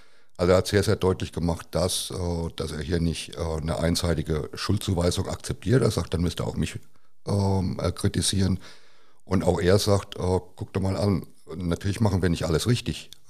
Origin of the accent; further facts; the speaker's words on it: Kaiserslautern, Rhineland-Palatinate, Germany; ich bin in Kaiserslautern geboren, ich bin in Kaiserslautern aufgewachsen, ich habe 20 Jahre Westkurve hinter mir